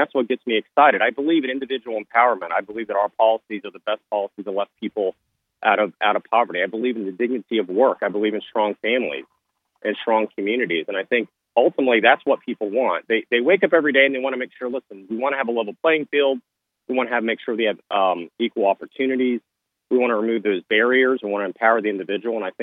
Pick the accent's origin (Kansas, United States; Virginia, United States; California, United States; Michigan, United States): Virginia, United States; Virginia Beach; You had just this last year in Virginia Beach, in my hometown